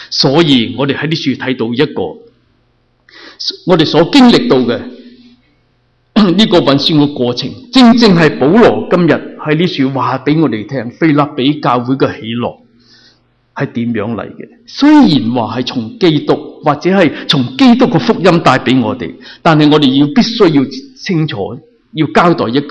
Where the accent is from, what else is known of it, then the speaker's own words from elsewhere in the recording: Boston, Massachusetts, United States; 虽然波士顿个个都知道我是来自哪里，我来自波士顿的嘛